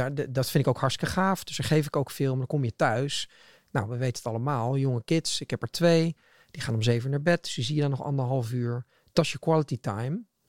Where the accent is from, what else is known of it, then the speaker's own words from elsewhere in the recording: Netherlands; Dat zit in ons als Nederlanders. Dat zit in onze ouders, in de generatie.